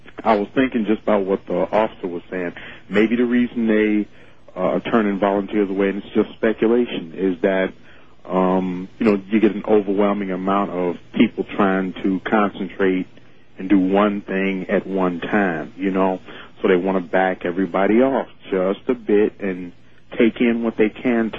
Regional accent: Chicago, Illinois, United States; Black man here in Chicago, myself, born and raised on the South Side.

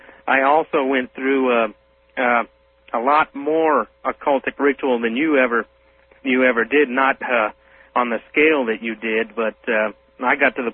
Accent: Albuquerque, New Mexico, United States; from Albuquerque also.

